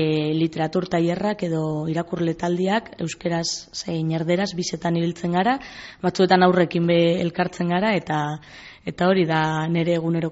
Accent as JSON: {"language": "Basque", "town": "Eibar", "region": "Basque Country", "country": "Spain", "said": "Ni Eibartarra naiz, bertan talde batzuk dauzkat"}